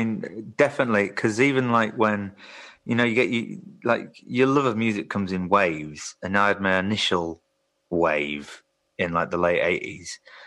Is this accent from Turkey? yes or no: no; Yorkshire and the Humber, United Kingdom; Yeah, but mainly country music, which is weird, growing up in West Yorkshire.